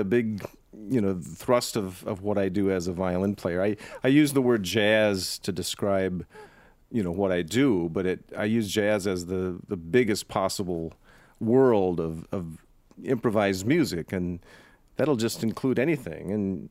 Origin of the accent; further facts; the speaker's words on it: Rockford, Illinois, United States; I was a third grader in Rockford, Illinois, my hometown